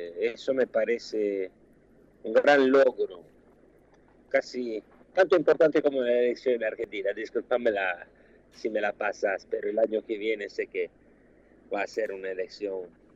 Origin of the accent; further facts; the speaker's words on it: Italy; se dice en italiano, yo soy italiano